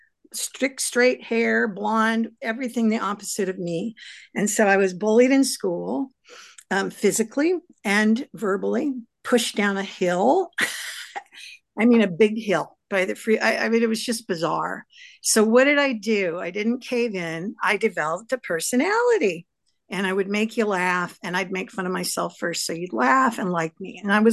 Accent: California, United States; now in Los Angeles, United States; I did my dream and came to LA because I grew up in the Bay Area.

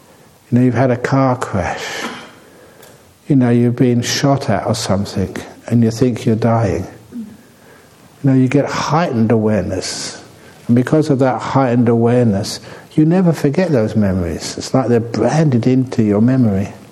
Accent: London, United Kingdom; born there; I was born in London.

